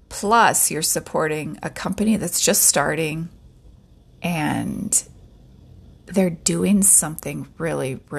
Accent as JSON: {"language": "English", "town": "Blaine", "region": "Minnesota", "country": "United States", "said": "I'm from Blaine, and there was this store in the Northtown Mall called Garden of Eden"}